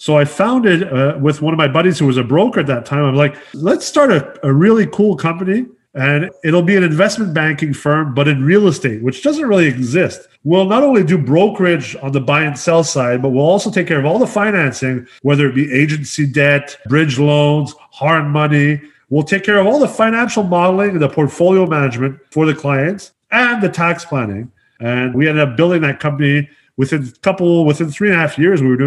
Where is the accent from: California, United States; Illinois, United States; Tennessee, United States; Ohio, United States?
California, United States; Los Angeles; also born or lived in Quebec, Canada; So born in Quebec, and then right away, as soon as I was born, we moved to Los Angeles in California because my dad was a traveling blues musician and my mom was a theater actress. So essentially grew up in L.A. After the big 94 earthquake, we left L.A., came back to Canada